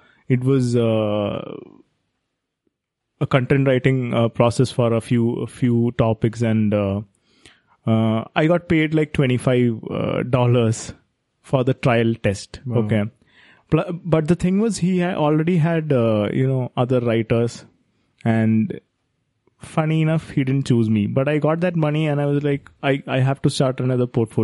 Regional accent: India; So because of that, being an Indian again, I wanted the whole amount.

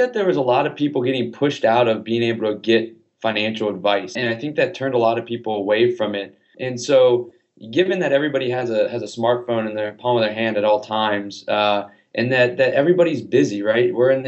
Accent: Atlanta, Georgia, United States; So I grew up in Atlanta.

